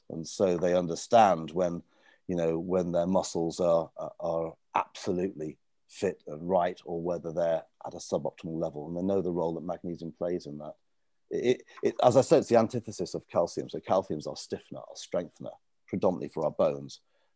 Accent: Wales, United Kingdom; I'm Welsh originally. I'm from Pembrokeshire.

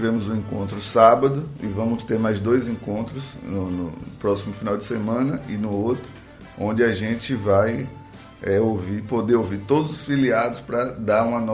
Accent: Itabuna, Bahia, Brazil; eu sou de Itabuna, mas trabalho em Ilhéus, vivo muito em Ilhéus

